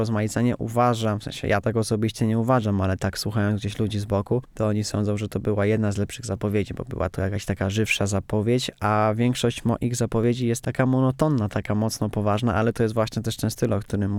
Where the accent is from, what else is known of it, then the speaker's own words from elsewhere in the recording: Nowe Miasto Lubawskie, Warmian-Masurian Voivodeship, Poland; Jestem człowiekiem z Nowego Miasta.